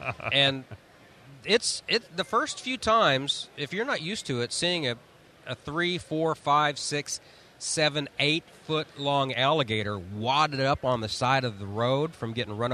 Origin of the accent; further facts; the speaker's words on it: Oklahoma, United States; You know, I grew up in Oklahoma. We get tornadoes.